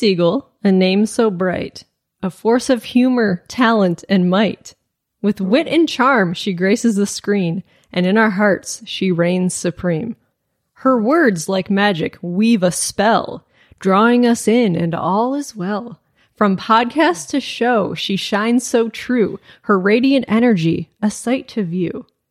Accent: Michigan, United States; Yeah, I said, I'm from Michigan. I said pop growing up.

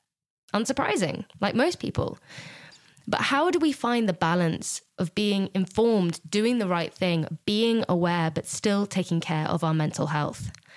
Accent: South West England, United Kingdom; we are in Gloucestershire in 2016, which is actually my hometown. That's where I was brought up.

